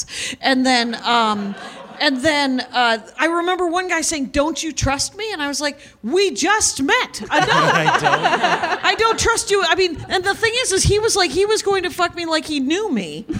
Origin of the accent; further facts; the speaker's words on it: Wisconsin, United States; I'm from Wisconsin. We like something a little more tasteful.